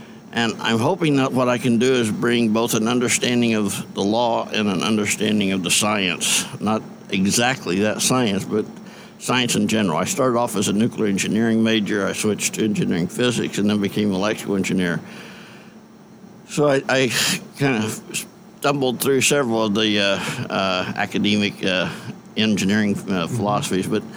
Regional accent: Tulsa, Oklahoma, United States; born there; But I was born in Tulsa at the Oklahoma Osteopathic Hospital before they converted that to OU.

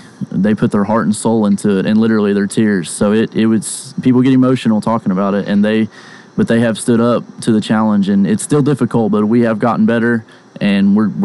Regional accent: Copan, Oklahoma, United States; born and raised in Copan.

